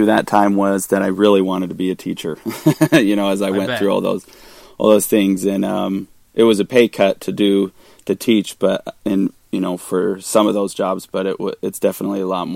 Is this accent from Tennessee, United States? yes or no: no; West Valley City, Utah, United States; Right now, actually I'm from West Valley City, Utah. That's where I live, born and raised